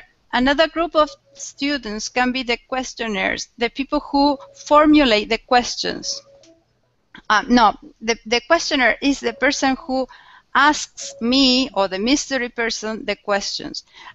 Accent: Argentina; That's me. I'm from Argentina.

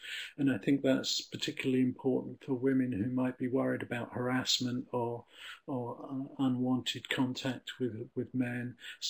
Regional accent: United Kingdom; there's a picture of the Union Jack to show that I'm British, and it shows that I'm an English native speaker and I want to learn Spanish

